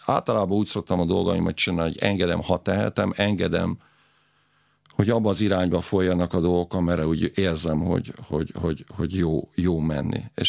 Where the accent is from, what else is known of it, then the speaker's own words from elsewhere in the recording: Great Hungarian Plain, Hungary; Én pedig az Alföldön nőttem föl.